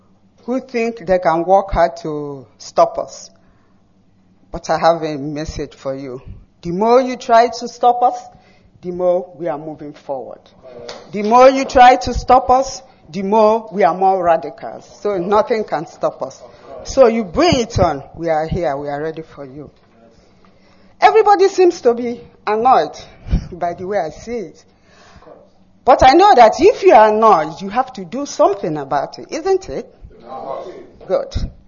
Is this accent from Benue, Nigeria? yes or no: no; Arochukwu, Abia, Nigeria; I come from Achari Hechiowa in Aruchukwu local government. In Biafra land.